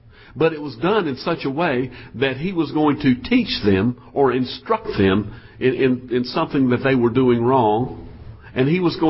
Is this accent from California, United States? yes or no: no; Durham, North Carolina, United States; I said, well, I'm from Durham.